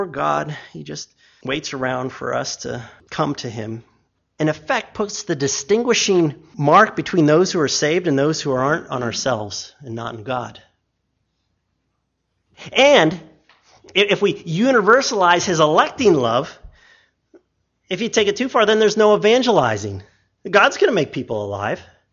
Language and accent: English; Idaho, United States; I might do all sorts of things for the benefit of my home state, and I might even risk my neck to preserve some of the freedoms and actively demonstrate my loving of Idaho